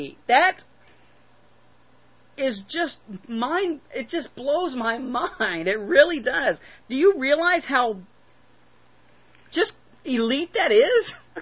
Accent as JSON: {"language": "English", "country": "United States", "said": "It's really cool to me, as an American, in the United States of America, who doesn't get out much outside of the country. I've been all over the United States, well, the East Coast of the United States."}